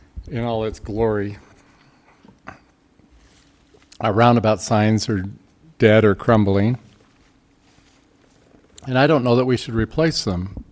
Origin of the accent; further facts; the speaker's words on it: Great Basin, United States; first thing I want to say, and as part of it's my nature of scarcity in the world, and I think it's growing up in the Great Basin.